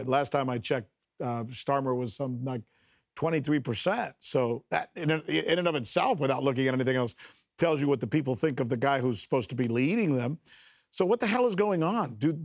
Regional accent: United States; Well, I'm an American, and I can tell you right now, I don't understand what we as Americans gain from the Brits anymore.

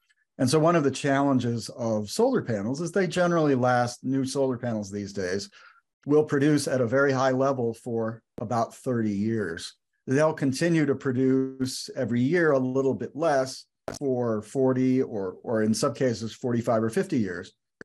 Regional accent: United States; So I'm an American, and I wish I could say that the United States was, but unfortunately, we've let ourselves fall behind.

